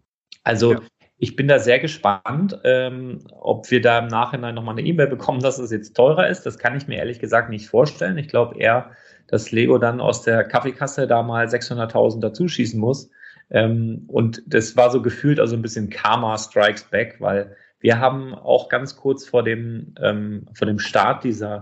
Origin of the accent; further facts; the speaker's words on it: Northern Germany, Germany; ich komme aus Norddeutschland